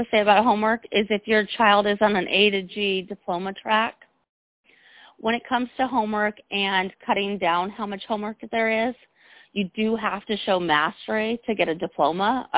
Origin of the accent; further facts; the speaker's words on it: San Diego, California, United States; I make sure to try to say every time when I'm doing public speaking, I'm from San Diego, because that makes a difference from them.